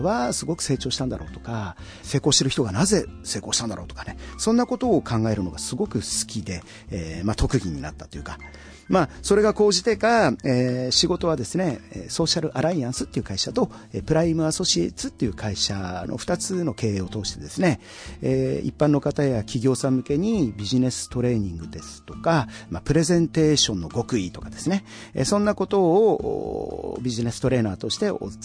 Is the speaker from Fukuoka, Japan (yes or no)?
no; Tokamachi, Niigata, Japan; moved away; 和40年の4月2日、もうすぐ誕生日なんですけれども、今度52になりますが、新潟県の十日町というですね、まあ本当山の中で生まれ育ち、まあおのぼりさん的に上京して